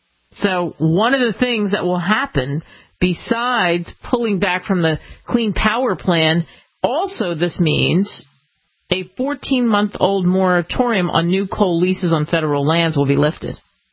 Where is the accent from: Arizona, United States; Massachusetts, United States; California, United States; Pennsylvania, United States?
Pennsylvania, United States; Philadelphia; I grew up in Philadelphia. I paid a lot of attention to history.